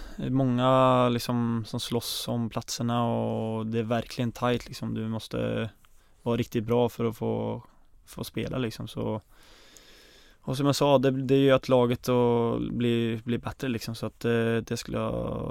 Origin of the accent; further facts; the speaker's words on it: Ulvåker, Västra Götaland County, Sweden; Så att Ulvåker är ett samhälle på 3000 och jag är uppväxt utanför det. Så att det är långt in i ingenstans kan man säga.